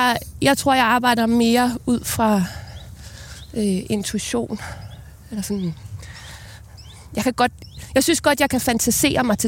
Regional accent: Copenhagen, Capital Region of Denmark, Denmark; born there; jeg er født på Nyhavn.

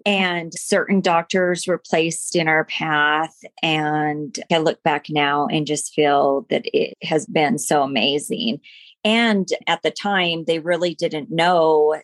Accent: American Fork, Utah, United States; So this week I'm going to be 51. So I grew up in American Fork, Utah.

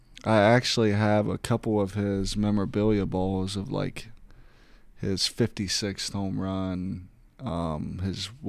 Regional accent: Ketchikan, Alaska, United States; born there; Yeah, so I was born in Ketchikan.

